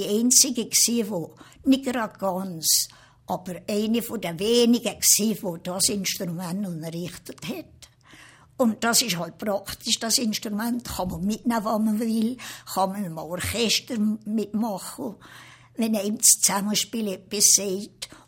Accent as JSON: {"language": "German", "region": "Valais", "country": "Switzerland", "said": "Also meine Heimat ist das Wallis."}